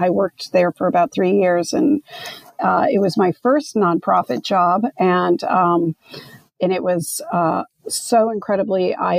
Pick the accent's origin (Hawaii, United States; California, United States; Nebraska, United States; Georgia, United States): Georgia, United States; Atlanta; And I grew up in Atlanta, Georgia, which at the time was, you know, very not as populated as it is now with Latinos.